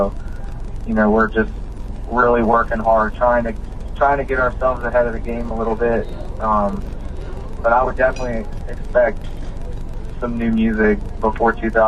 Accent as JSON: {"language": "English", "region": "Maryland", "country": "United States", "tie": "born or raised there", "said": "They're from Maryland as well. They were you know, they're my home state heroes."}